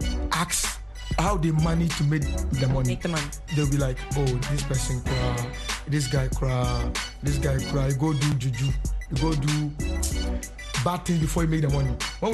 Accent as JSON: {"language": "English", "region": "Northern Region", "country": "Ghana", "tie": "born or raised there", "said": "I was born and bred in the Northern Region."}